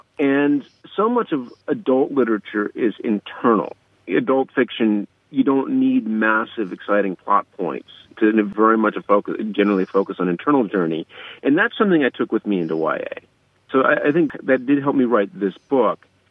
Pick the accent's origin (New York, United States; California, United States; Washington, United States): Washington, United States; Seattle; I grew up in Seattle. I grew up on Queen Anne Hill, went to Whitworth Elementary, South Shore Middle School, which is no longer there, and Franklin High School, graduated class of 1990.